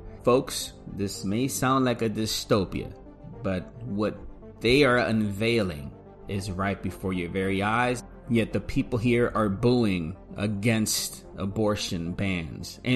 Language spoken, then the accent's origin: English; Puerto Rico; I come from Puerto Rico.